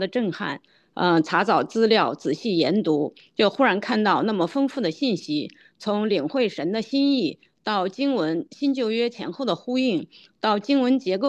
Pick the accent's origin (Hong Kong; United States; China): United States; Maryland; 我来自马里兰信主有20年，